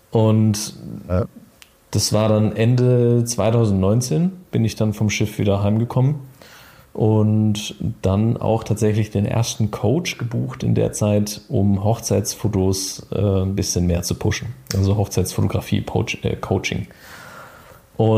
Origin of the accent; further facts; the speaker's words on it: Freiburg, Baden-Württemberg, Germany; ich komme aus Freiburg